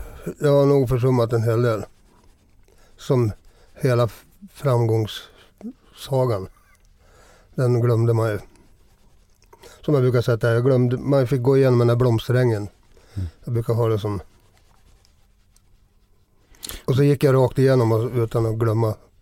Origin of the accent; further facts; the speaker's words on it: Gävle, Gävleborg County, Sweden; Och så sen när vi spelade hemma i Gävle också.